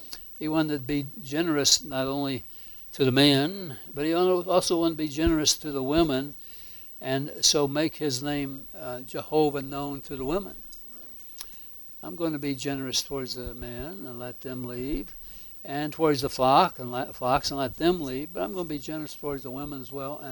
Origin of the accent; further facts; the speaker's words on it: United States; But, I'm American, you know, I don't know anything about Egypt.